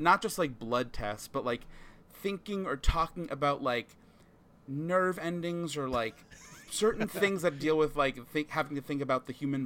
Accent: New York, United States; my parents are from New York, I grew up in Long Island

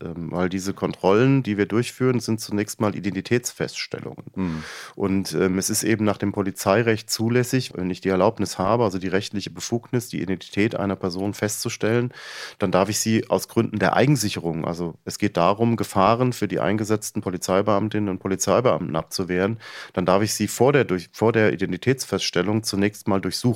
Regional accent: Frankfurt am Main, Hesse, Germany; Ich bin in einer Großstadt in Frankfurt am Main aufgewachsen

